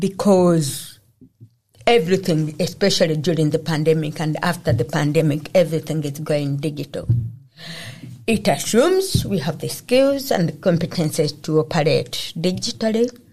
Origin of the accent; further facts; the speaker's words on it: Scotland, United Kingdom; maybe as a Scottish African woman living in Glasgow.